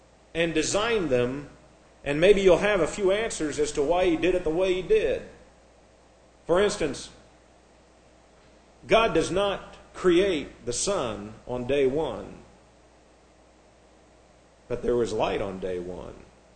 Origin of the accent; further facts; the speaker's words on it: Midwest, United States; They talk about me as a Midwesterner, but it's still the United States.